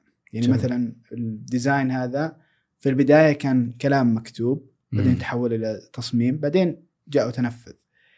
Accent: Ha'il, Ha'il Province, Saudi Arabia; حائل جزء لا يتجزأ من شخصيتي. في طريقة كلامي، في أسلوبي مع الناس

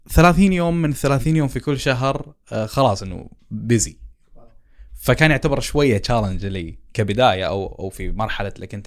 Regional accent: Eastern Province, Saudi Arabia; الحداق عندنا في الشرقية معناها صيد السمك.

